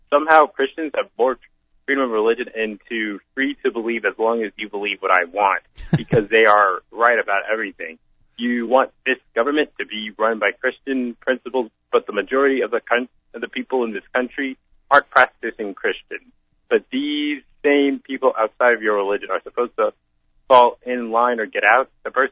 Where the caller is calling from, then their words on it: Winona Lake, Indiana, United States; I'm calling from Winona Lake